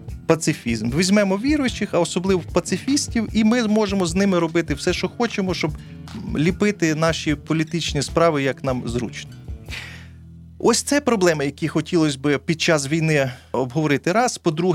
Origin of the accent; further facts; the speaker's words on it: Kyiv, Ukraine; я киянин, я тут народився